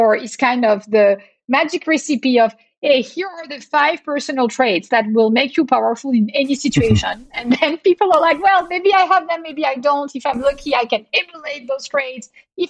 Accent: Marseille, Provence-Alpes-Côte d'Azur, France; And I grew up in Marseille in a family of Italian immigrants.

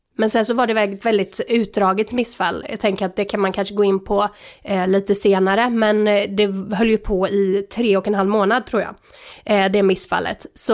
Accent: Lerum, Västra Götaland County, Sweden; also born or lived in Oslo, Norway; jag är född i Oslo faktiskt. Men sen så flyttade jag till Sverige. Och då flyttade vi till Lerum när jag var kanske 8, 9 kanske. Så då flyttade jag till Lerum och sen så har jag bott här typ hela mitt liv sedan dess då.

